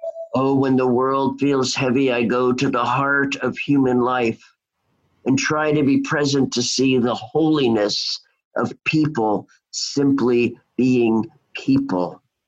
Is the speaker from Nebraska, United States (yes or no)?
no; New York City, New York, United States; also born or lived in Seattle; if it's Seattle or my hometown, New York City